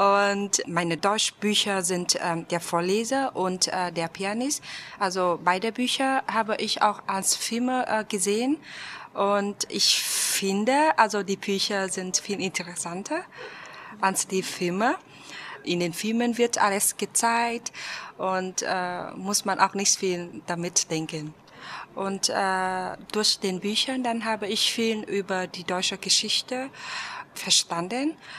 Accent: Vietnam; German is a second language; Ich komme aus Vietnam und ich bin 1985 geboren.

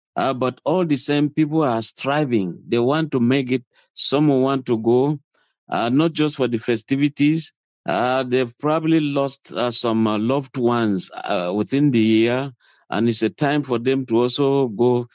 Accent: Kaduna State, Nigeria; I want to go to my village, and I am from Southern Kaduna

